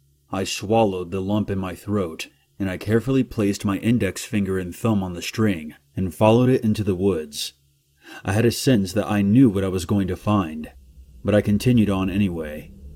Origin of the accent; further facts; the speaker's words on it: England, United Kingdom; we spoke about my home country of England for a while.